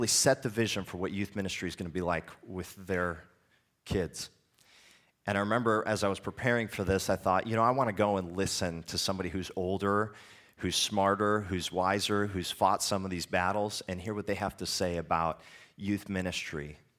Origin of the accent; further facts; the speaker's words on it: North Dakota, United States; I was raised in North Dakota. I grew up on a fairly wealthy farm.